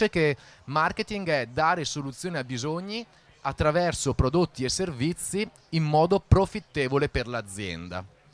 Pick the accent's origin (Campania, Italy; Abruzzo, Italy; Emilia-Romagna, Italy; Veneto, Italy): Veneto, Italy; Treviso; vengo da Treviso